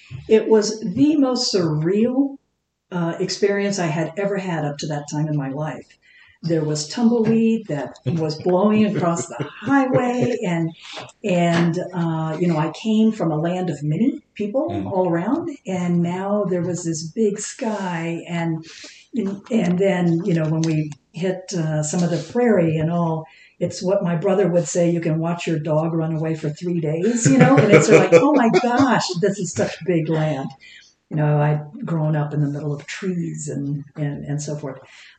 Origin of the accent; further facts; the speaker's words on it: Louisiana, United States; also born or lived in Texas; now in Billings, United States; So I was born in Hill Country, Texas, then spent my school years in Louisiana.